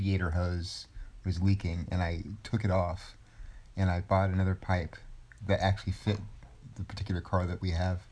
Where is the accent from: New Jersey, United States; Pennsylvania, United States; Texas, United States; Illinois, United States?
Texas, United States; Corpus Christi; I think 4 inches in my former hometown, or my hometown, really? Of Corpus Christi.